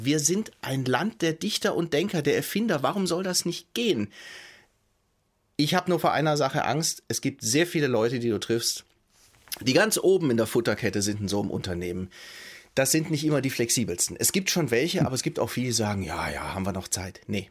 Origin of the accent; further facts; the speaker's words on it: Stuttgart, Baden-Württemberg, Germany; born there; Aber man muss sagen, ich komme aus Stuttgart gebürtig.